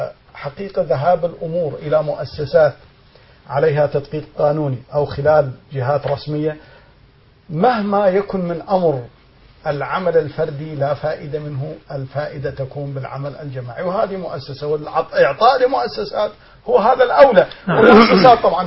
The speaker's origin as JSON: {"language": "Arabic", "town": "Deir ez-Zor", "region": "Deir ez-Zor Governorate", "country": "Syria", "said": "قلت له أنا من دير الزور"}